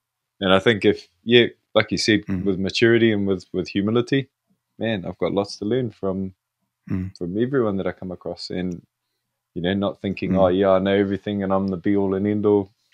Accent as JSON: {"language": "English", "country": "New Zealand", "said": "as a Māori photographer, growing up in Te Ao Māori, I want us to reclaim our storytelling"}